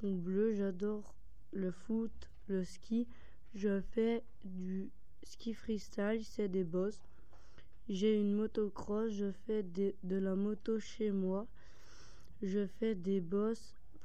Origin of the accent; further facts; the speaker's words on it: France; j'ai 13 ans, je suis français, j'habite à Bogève, c'est en montagne.